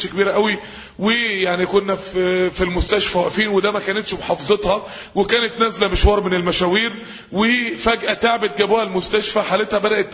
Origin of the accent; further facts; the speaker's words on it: Mansoura, Dakahlia, Egypt; ماتت وهي ساجدة وهي حضن المصحف عندنا في المنصورة